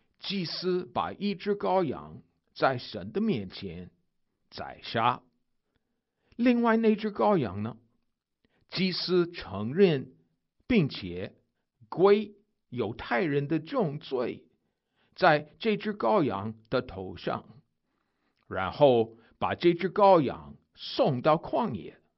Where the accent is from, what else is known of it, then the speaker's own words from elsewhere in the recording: United States; Chinese is a second language; 身为美国人的我，23岁的时候才开始学中文的。